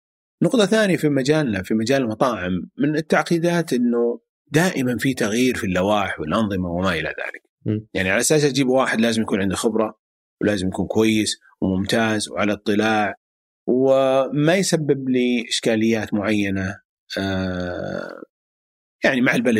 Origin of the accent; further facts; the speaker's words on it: Saudi Arabia; هل تتوقع المشكله الرئيسيه اللي عندنا في السعوديه